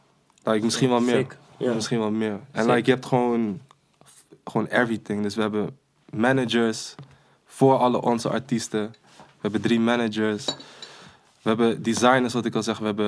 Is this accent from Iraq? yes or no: no; Nijmegen, Gelderland, Netherlands; We komen uit Nijmegen. Die shit is daar ontstaan, man.